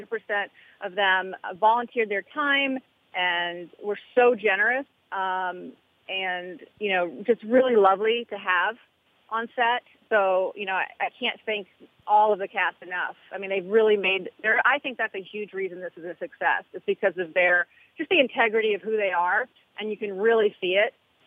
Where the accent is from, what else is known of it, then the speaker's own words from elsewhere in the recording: Appalachia, United States; You know, I come from Appalachia, and, you know, very glamorous in Appalachia. And all of my family were factory workers.